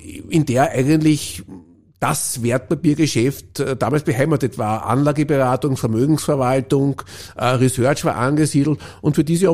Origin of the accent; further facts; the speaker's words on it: Austria; Und dann kam eben auch bei uns in Österreich das Thema